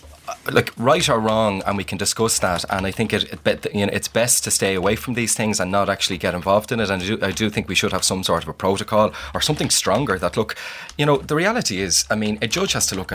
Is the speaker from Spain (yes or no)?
no; Ballymun, Leinster, Ireland; I knew the guy from growing up in Ballymun, and I knew him from teaching in Ballymun.